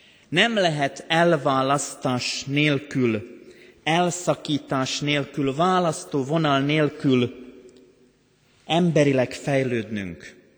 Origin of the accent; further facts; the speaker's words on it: Banská Bystrica Region, Slovakia; Én határon túl születtem Szlovákiában, a Nógrád-Gömöri bazaltvidék túlsó oldalán, egy kis patak mentén nőttem föl, de a dombvidék, ez a Nógrád-Gömöri bazaltvidék a falunk mellett húzódik.